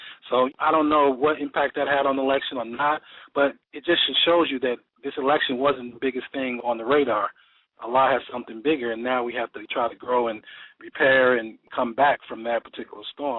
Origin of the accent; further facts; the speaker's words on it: North Carolina, United States; also born or lived in Newark; So I was born in Newark. We attended Clara Muhammad School there in Newark, and we left when I was around 8, but we went to North Carolina, and I attended Clara Muhammad School in North Carolina.